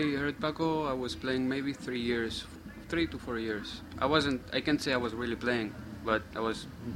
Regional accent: Argentina; I'm from Argentina. I was born in Argentina.

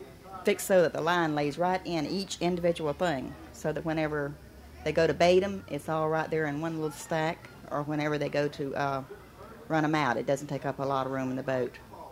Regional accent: Crescent City, Florida, United States; I was born and raised in Crescent City, which is just about 10 or 15 miles from Wilatka, where I live. And it's right on Lake Crescent, which is also a big lake that's used for commercial fishing as well as sports fishing.

